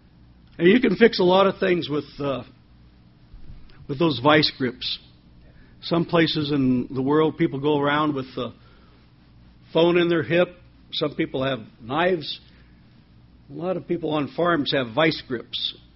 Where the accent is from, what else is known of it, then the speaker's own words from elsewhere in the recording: Wyoming, United States; also born or lived in Colorado; Growing up in Wyoming and spending a lot of time in Colorado and so forth, I've seen many fences.